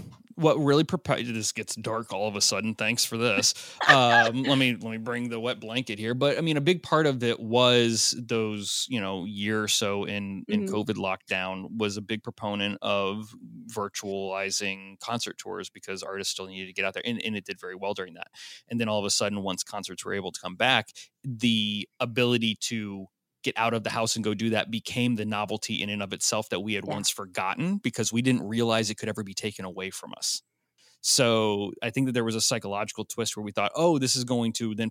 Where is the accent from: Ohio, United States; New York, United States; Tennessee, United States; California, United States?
Tennessee, United States; Nashville; I lived through it, and I'm from Nashville.